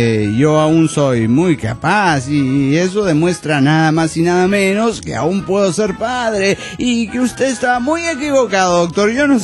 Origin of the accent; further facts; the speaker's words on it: Bucaramanga, Santander, Colombia; de Bucaramanga, Colombia.